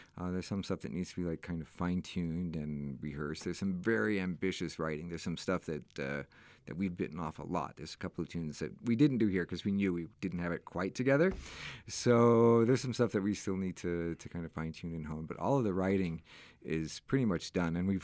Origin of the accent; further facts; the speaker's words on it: United States; But I also, you know, I'm an American kid.